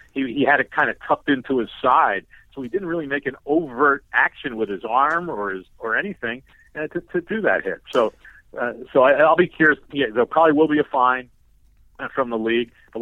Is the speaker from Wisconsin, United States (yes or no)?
no; St. Louis, Missouri, United States; Well, when it because I'm from St. Louis.